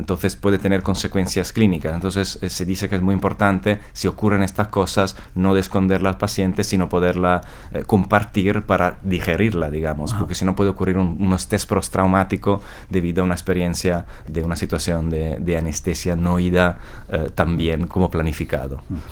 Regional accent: Milan, Lombardy, Italy; Hay una clara conexión con mi ciudad de origen.

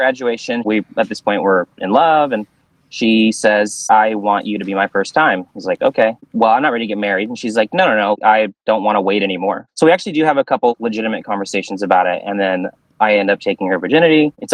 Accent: Tacoma, Washington, United States; I'm from Tacoma, Washington, so I had to learn to say it right.

